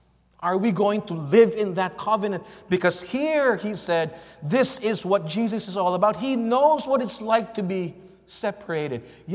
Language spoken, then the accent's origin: English; Philippines; I'm from the Philippines. My membership is in the Philippines Conference.